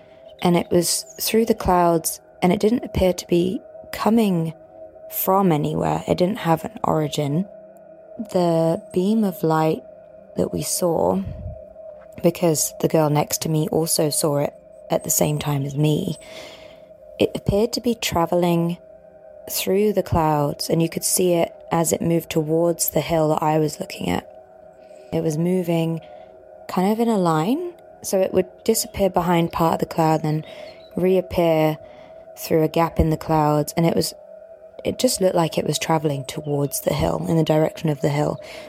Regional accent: England, United Kingdom; I'm from England

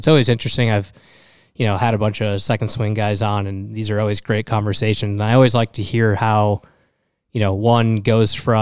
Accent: Little Rock, Arkansas, United States; also born or lived in Cabot; Yeah, I was actually born in Cabot, and then we lived in Little Rock.

